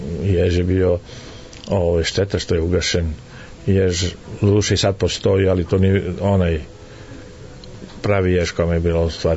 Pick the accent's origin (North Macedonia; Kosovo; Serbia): Serbia; Kruševac, Šumadija and Western Serbia; born there; Kao što ja kažem, ja sam rođen u Kruševcu. Imao sam sreće da budem rođen u Kruševcu, kao što je Kruševac imao sreće da ja budem rođen u njemu.